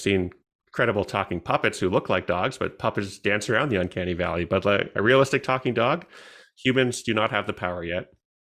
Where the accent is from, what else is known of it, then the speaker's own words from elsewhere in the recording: Canada; because I'm Canadian